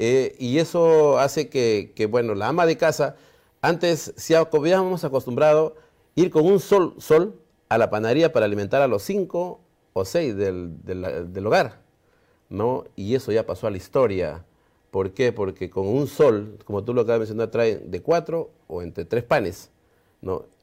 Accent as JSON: {"language": "Spanish", "town": "San Martín de Porres", "region": "Lima", "country": "Peru", "said": "yo vengo del distrito de San Martín de Porres, que es el cono norte"}